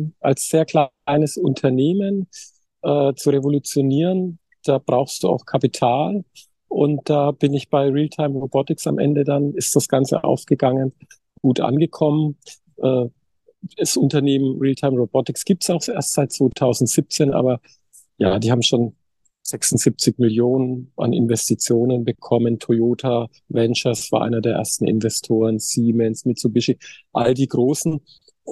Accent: Würzburg, Bavaria, Germany; ich stamme aus Würzburg, aus Mainfranken

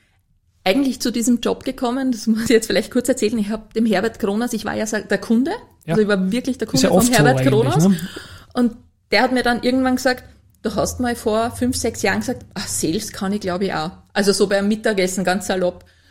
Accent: Lower Austria, Austria; Als Niederösterreicherin habe ich erst lernen müssen, dass das die Landespolizeidirektion ist.

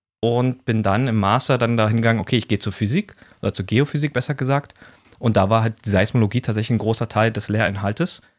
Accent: Berlin, Germany; Also ich bin eigentlich Berliner, ich weiß nicht, ob man es sogar raushört, der eine oder andere vielleicht.

